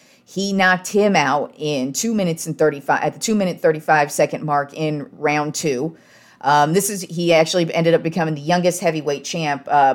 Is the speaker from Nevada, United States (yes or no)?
yes; Reno, Nevada, United States; And if you're from Nevada, like I'm from Reno, Mills Lane was the dude in Nevada.